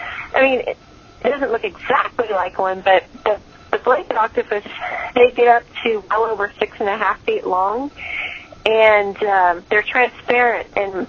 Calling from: Oregon, United States; I'm calling from Oregon.

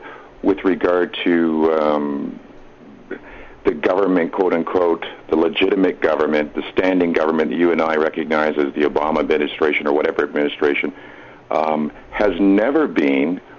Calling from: Montreal, Quebec, Canada; I'm calling from Montreal.

